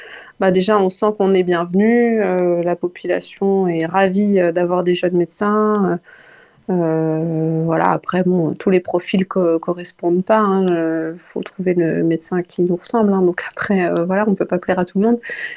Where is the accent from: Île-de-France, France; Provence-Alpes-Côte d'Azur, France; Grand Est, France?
Grand Est, France; je suis originaire des Vosges. J'ai fait mes études à Nancy et puis bah, je me suis toujours plu dans les Vosges.